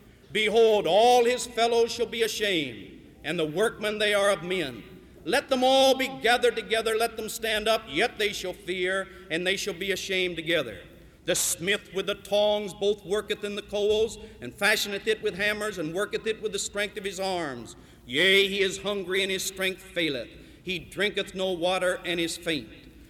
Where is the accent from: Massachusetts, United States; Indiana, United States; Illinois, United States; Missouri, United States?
Illinois, United States; now in North Carolina, United States; As he said, I'm from Illinois originally, but I adopted North Carolina as my state.